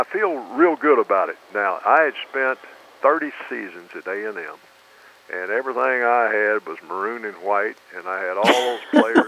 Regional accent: Orange, Texas, United States; I grew up in Orange.

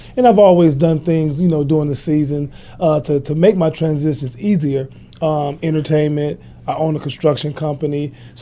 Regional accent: Carbondale, Illinois, United States; I'm from Carbondale, Illinois, small city.

